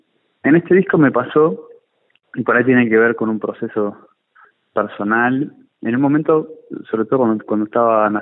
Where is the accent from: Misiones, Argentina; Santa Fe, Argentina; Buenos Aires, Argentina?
Buenos Aires, Argentina; born there; yo nací en Buenos Aires, ¿viste? Tampoco es que nací en Santiago del Estero y los domingos se bailaba chacarera en el patio de mi casa